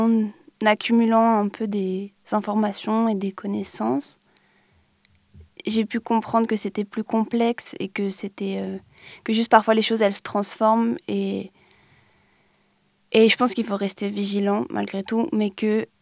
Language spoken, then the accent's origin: French; France; si je me situe, je suis française et je ne connais pas tant